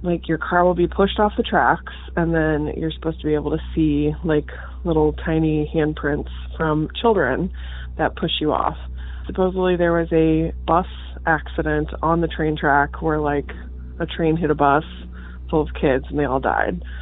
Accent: Alabama, United States; I grew up in Alabama, and I went to college in Montevallo, Alabama.

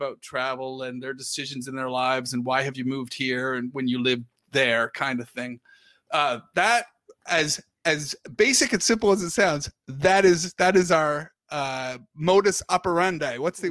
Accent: Canada; also born or lived in United Kingdom; now in United States; I'm originally from Canada, and some people think I'm from Britain because I stayed there for a long time in my life.

